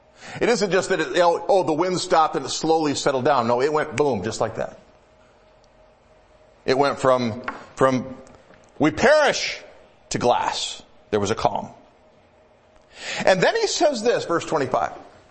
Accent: Michigan, United States; Okay, I grew up in Michigan. We have big lakes in Michigan.

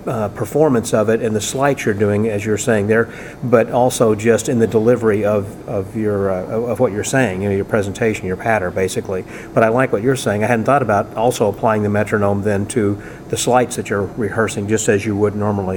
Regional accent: Illinois, United States; I'm from Illinois originally, so I kind of... familiar with the area over there.

